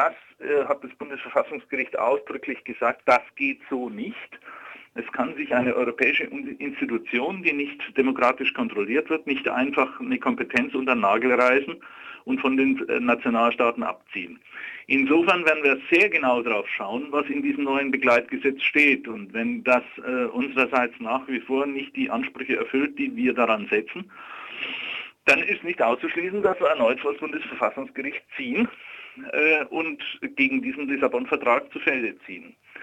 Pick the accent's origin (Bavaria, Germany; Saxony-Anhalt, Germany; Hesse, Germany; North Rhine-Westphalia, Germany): Bavaria, Germany; wie man bei uns in Franken sagt